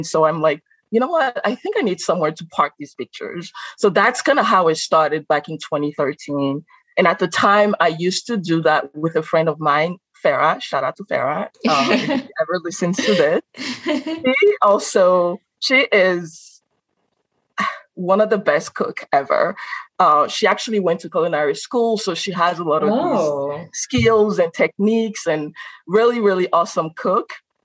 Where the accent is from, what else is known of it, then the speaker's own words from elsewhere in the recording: Benin; moved away as an adult; now in United States; And I grew up in Benin. I grew up there. Spent about 20 years there before moving to the U.S. And when I came to the U.S. back in 2018